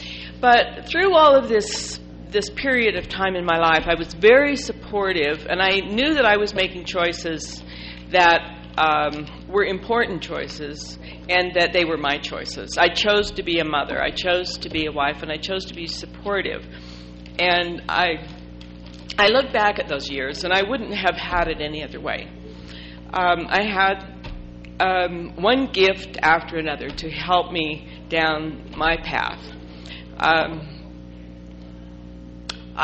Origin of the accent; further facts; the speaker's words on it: Salt Lake City, Utah, United States; also born or lived in Switzerland; Salt Lake was a small city when we were growing up, and we grew up in Liberty Park, Fairmont Park. I had a lot of freedom, attended Salt Lake City schools, graduated from South High School